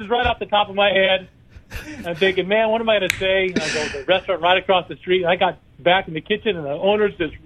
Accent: Eureka, California, United States; I grew up down in Eureka, which is a couple hours north of Reading when you were KRCR.

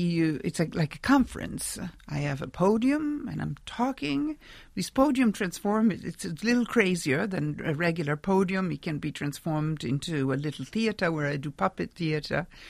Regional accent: Italy; English is a second language; But see, I grew up in Italy and in the 70s

